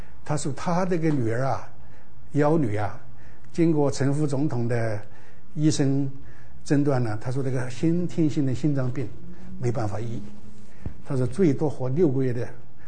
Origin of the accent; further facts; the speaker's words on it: Guizhou, China; 他的妈妈讲云南话，我是贵州人，所以我跟他讲得通。